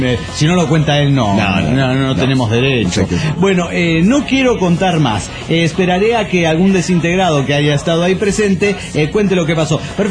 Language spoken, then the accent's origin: Spanish; Hermosillo, Sonora, Mexico; now in Barcelona, Spain; de Hermosillo, histórico, que ahora estoy en Barcelona, como saben.